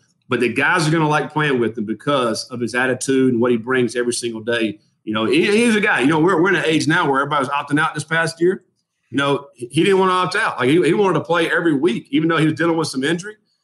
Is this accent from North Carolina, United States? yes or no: yes; Durham, North Carolina, United States; I grew up in Durham, North Carolina.